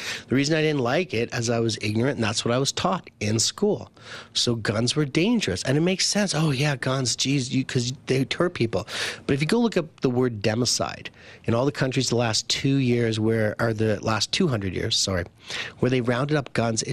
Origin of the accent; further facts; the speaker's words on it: Canada; moved away; I come from Canada. And when I came here, I was ignorant.